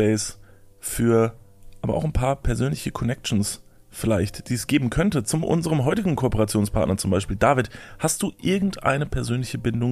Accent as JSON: {"language": "German", "town": "Kevelaer", "region": "North Rhine-Westphalia", "country": "Germany", "said": "Also ich komme ursprünglich aus Kevlar und die Nachbarorte haben oft Namen mit der Endung Donk."}